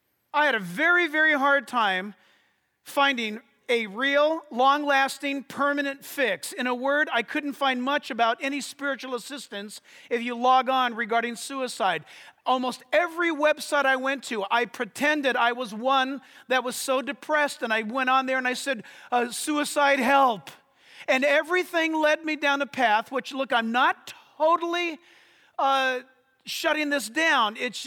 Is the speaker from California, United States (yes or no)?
yes; San Diego, California, United States; One of the most beautiful cities in America, outside of my hometown, San Diego, of course, is the most beautiful place in the world.